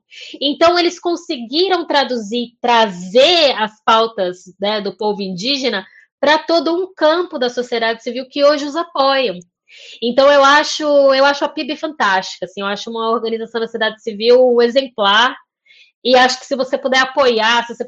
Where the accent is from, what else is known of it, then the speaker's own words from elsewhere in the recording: Brasília, Federal District, Brazil; Eu tenho 34 anos, como eu falei no começo, então eu morei a minha infância em Brasília. Minha primeira infância foi em Brasília.